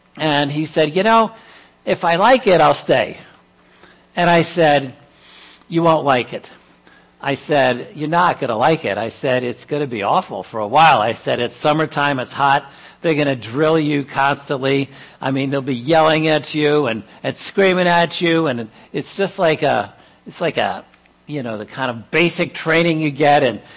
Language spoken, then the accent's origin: English; Virginia, United States; also born or lived in Washington, D.C.; now in Long Island, United States; I was born in Washington, D.C., grew up in Northern Virginia.